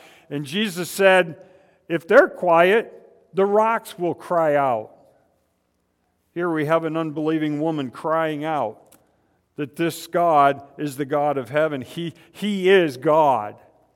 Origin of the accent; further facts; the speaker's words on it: Michigan, United States; I grew up in Michigan. You people really got to get out more, okay?